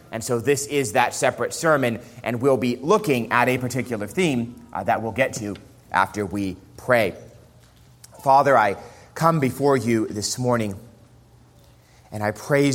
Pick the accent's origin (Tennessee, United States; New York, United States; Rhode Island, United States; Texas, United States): New York, United States; New York City; Growing up in New York City, my dad used to refer to Father's Day, a little bit tongue-in-cheek, as Missing Persons Day.